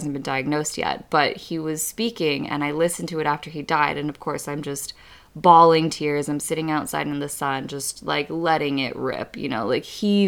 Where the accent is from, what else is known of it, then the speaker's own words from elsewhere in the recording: Texas, United States; 956, which is the area code of where I grew up in Texas.